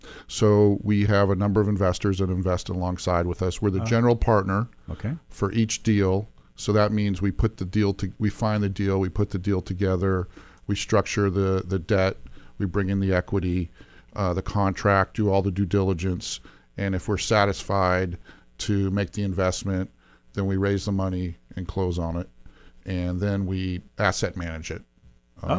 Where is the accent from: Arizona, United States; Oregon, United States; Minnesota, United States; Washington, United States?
Oregon, United States; Portland; I grew up in Portland, in Northwest Portland. Went to Jesuit High School.